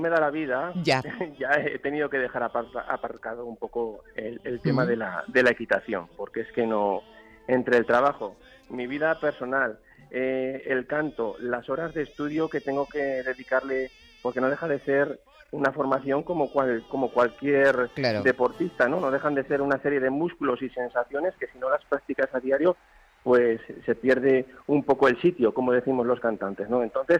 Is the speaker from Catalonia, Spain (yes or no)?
no; Zaragoza, Aragon, Spain; el concurso internacional que se celebraba en mi ciudad natal, en Zaragoza